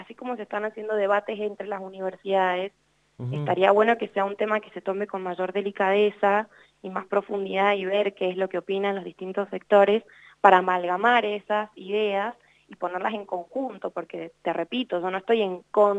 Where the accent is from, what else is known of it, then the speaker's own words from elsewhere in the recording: Mendoza, Argentina; nos deja medio desequilibrados también hasta como mendocinos